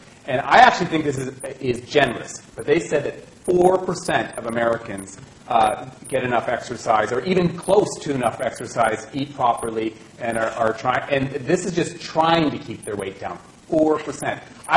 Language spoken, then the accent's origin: English; Alberta, Canada; don't mind me answering in English because that's the only option I have. So I'm from Alberta.